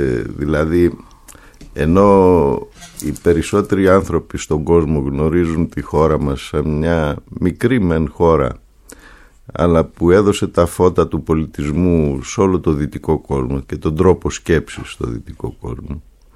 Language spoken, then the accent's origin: Greek; Northern Greece, Greece; παρότι είμαι Βορειοελλαδίτης